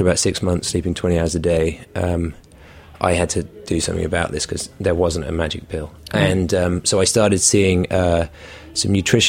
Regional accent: South of England, United Kingdom; I grew up all over the south of England. We used to hop around, but my mum had a tea room in the Cotswolds and used to run bed and breakfasts.

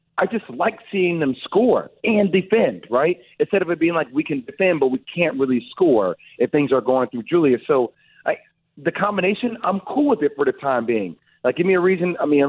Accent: New Jersey, United States; like, I grew up in New Jersey, Nets fan

